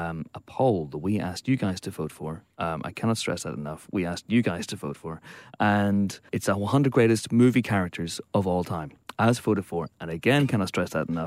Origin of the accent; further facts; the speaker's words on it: Banbridge, Northern Ireland, United Kingdom; His name's Mark Bainbridge, which is very, very close to my hometown, Banbridge.